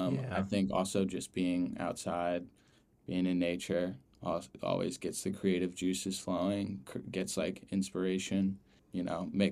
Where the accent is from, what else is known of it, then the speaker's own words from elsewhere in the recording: Long Island, New York, United States; also born or lived in Charleston; I grew up in Long Island, and then I went to school in Charleston, which both those places are probably as flat as loose leaf.